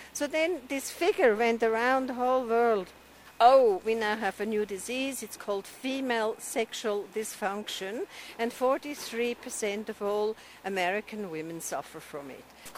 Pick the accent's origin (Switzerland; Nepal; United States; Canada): Switzerland; I'm from Switzerland